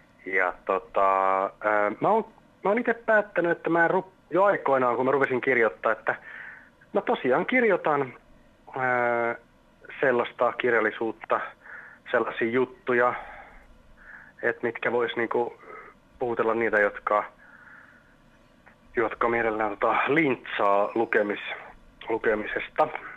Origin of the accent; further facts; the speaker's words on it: Helsinki, Uusimaa, Finland; born there; Joo, no mä synnyin Helsingissä, mutta että Pohjois-Helsingissä Pihliksessä